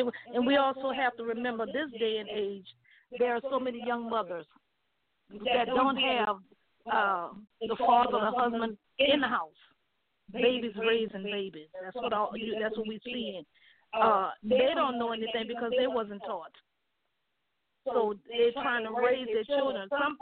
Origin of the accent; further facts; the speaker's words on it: New Orleans, Louisiana, United States; And I had to learn that as a young girl growing up in New Orleans. I was out in the streets.